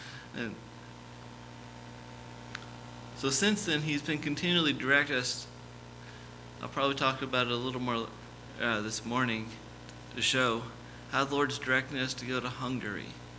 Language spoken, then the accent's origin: English; Indiana, United States; Growing up in Indiana, I didn't even think that there's a church 30 minutes down the road.